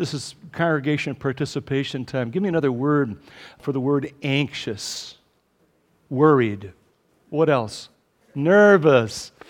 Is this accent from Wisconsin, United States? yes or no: yes; Racine, Wisconsin, United States; I was born and raised in Racine, Wisconsin.